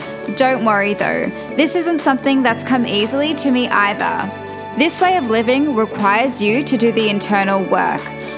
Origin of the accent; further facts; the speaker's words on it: Melbourne, Victoria, Australia; I am from Melbourne, Australia. Now, prior to the year of 2020, I actually identified as a really radical atheist/realist.